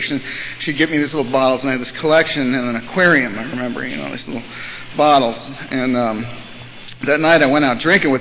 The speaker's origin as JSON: {"language": "English", "town": "Los Angeles", "region": "California", "country": "United States", "tie": "born or raised there", "said": "And I grew up in Los Angeles, and it was I had fun. It was a good place to grow up."}